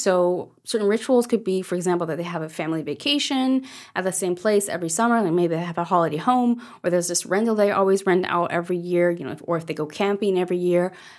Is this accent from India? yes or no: no; Germany; And I'm from Germany, and so I moved to Germany when I was a teenager.